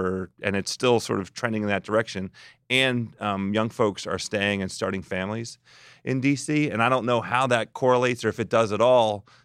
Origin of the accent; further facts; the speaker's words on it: Silver Spring, Maryland, United States; Well, and I grew up in Silver Spring.